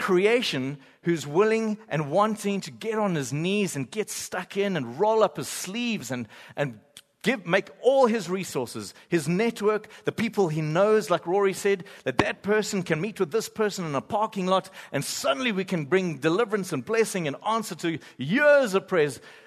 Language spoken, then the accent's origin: English; KwaZulu-Natal, South Africa; I come from the Bluff with a calculator, and it's about 908,000 rand per show.